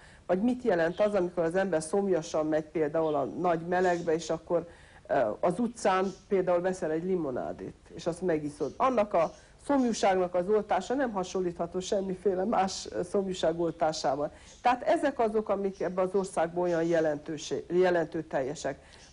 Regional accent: Hungary; mindenhol, ahol mondtam, hogy Magyarországról vagyok és Magyarországról származok

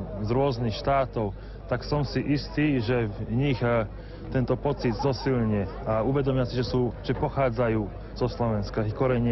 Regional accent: Hungary; also born or lived in Detva, Slovakia; Ja som sa narodil v Detve, ale keď som mal 2 roky, tak sme sa presťahovali do Maďarska, lebo matka tam začala pracovať. Ale vlastne aj potom som žil v tej slovenskej kultúre, vďaka mojej matky.

